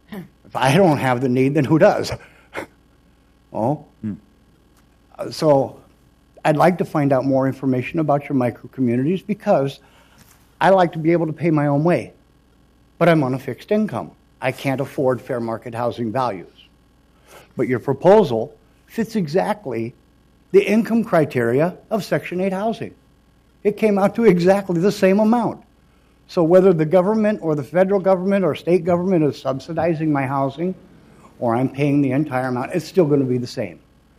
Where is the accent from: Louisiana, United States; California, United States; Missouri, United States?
California, United States; San Diego; I'd like to say one more thing. I'm from San Diego, California